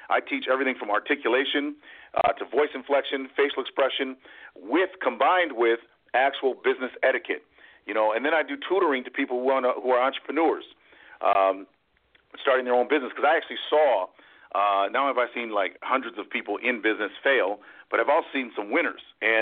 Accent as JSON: {"language": "English", "town": "Ann Arbor", "region": "Michigan", "country": "United States", "said": "I'm from Ann Arbor, Michigan. It's a suburban town. As an only African-American that would be driving down the street, I was pulled over constantly."}